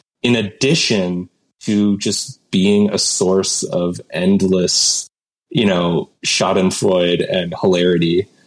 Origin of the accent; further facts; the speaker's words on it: Canada; I'm Canadian. But we get a lot of American culture here.